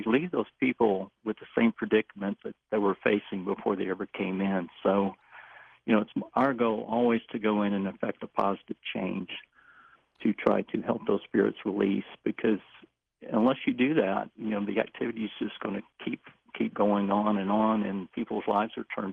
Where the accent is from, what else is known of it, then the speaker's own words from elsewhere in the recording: Memphis, Tennessee, United States; Well, we're all from this area. Yeah, I was born and raised in Memphis.